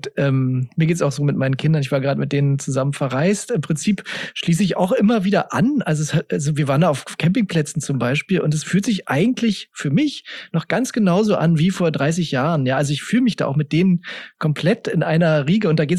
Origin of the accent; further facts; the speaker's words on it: Germany; ich bin ja im Westend aufgewachsen